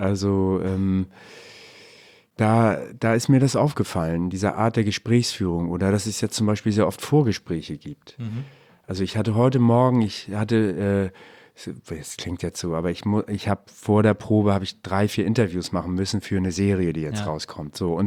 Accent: Hamburg, Germany; ich bin Hamburger

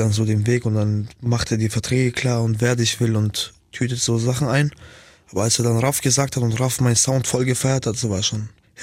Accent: Nuremberg, Bavaria, Germany; Ich komme so aus Nürnberg, Bro.

